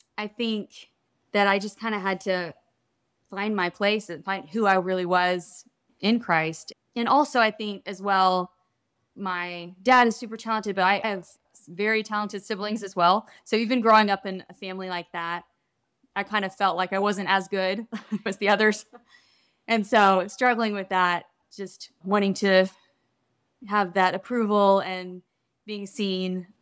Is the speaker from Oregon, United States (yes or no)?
no; Franklin, Tennessee, United States; also born or lived in Texas; live in Franklin, Tennessee, my hometown, kind of lives back and forth between here and Texas